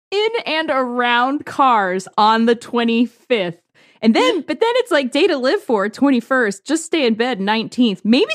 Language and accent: English; Loomis, California, United States; I'm from Loomis.